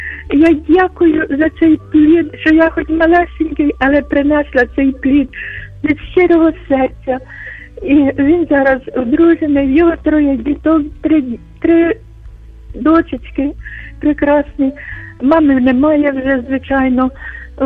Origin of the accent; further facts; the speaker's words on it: Kyiv, Ukraine; Я з Києва.